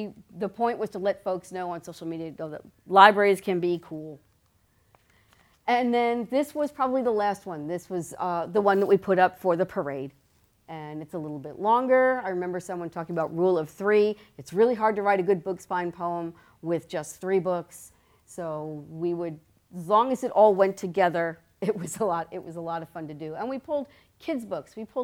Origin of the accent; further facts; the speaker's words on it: New York, United States; which we were expecting, and I am from New York